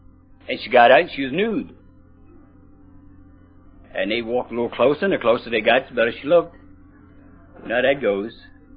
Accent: Fredericksburg, Virginia, United States; also born or lived in Port Royal Forks; My hometown is Fredericksburg, Virginia.

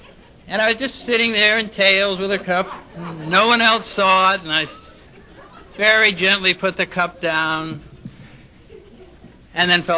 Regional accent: Connecticut, United States; And I got mine in New England. I'm from Connecticut. I'm a Connecticut Yankee, or whatever you call it, and I'm very grateful to be here.

